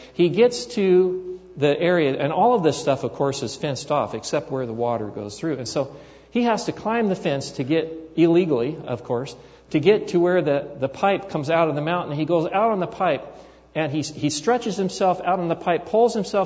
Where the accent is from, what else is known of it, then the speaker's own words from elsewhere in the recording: California, United States; this true story that happened when I was still growing up in California.